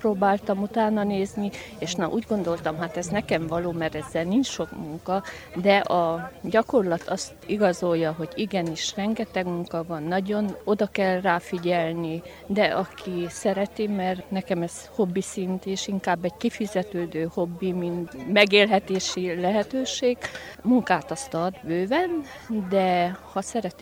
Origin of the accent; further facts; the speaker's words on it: Porumbenii Mici, Harghita, Romania; Kisgalambfalváról jöttem, és levendula termelő vagyok.